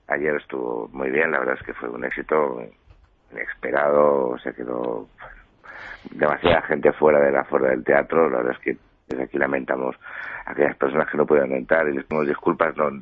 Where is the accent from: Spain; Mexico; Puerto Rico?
Spain; yo voy a asistir como ciudadano español. Un ciudadano español